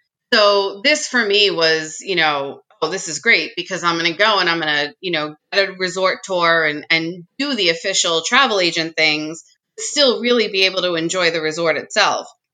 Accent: Queens, New York, United States; I'm from Rockaway Beach in Queens. So that's what I was just going to say. I'm 10, my whole life, I live 10 minutes from JFK.

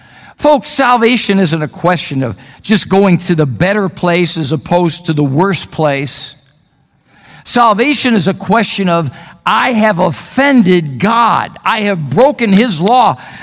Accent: Chicago, Illinois, United States; But I remember growing up in the Chicago area, you could buy a brand new car.

